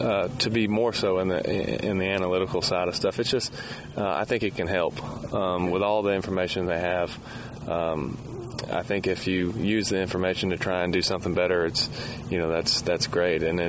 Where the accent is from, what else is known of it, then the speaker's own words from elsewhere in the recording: Atlanta, Georgia, United States; I grew up in Atlanta and in the South. So most of my life I've listened to country music